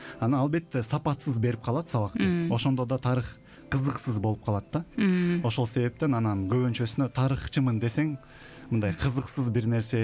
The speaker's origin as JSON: {"language": "Kyrgyz", "town": "Lipenka", "region": "Issyk-Kul Region", "country": "Kyrgyzstan", "tie": "born or raised there", "said": "негизи өзүм Ысык Көл областында, Жети Өгүз районунда Липинка деген айылда төрөлгөм 2000-чи жылы. Ошо 17 жашка чейин ошол жерде чоңоюп, өсүп, окуп"}